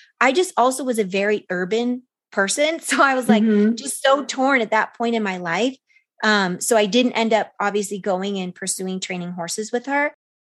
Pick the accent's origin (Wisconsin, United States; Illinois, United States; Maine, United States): Illinois, United States; Chicago; So I'm the oldest in my family, and I grew up in Chicago and in a very like working class community.